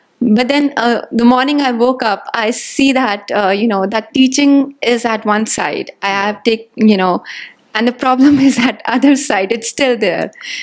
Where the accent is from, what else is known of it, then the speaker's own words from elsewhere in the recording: New Delhi, Delhi, India; now in Mumbai, India; I'm basically from New Delhi and I've come here to Mumbai.